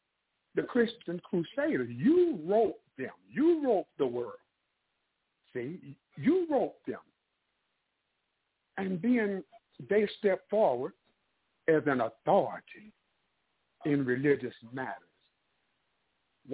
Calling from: St. Louis, Missouri, United States; calling me up from St. Louis, Missouri.

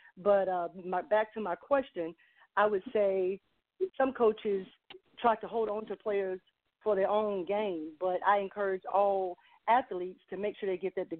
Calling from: Dothan, Alabama, United States; I'm calling from Dothan

